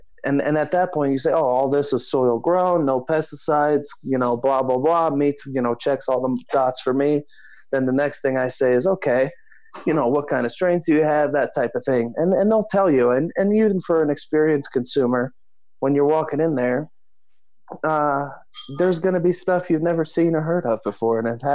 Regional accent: New Jersey, United States; I'm from Jersey originally.

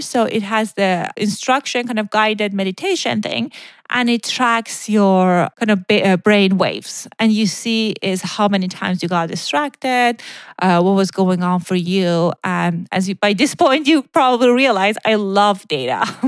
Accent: Iran; It's funny, when I was growing up in Iran, I don't know, like 10 years ago, no, about like 25 years ago, 30 years ago

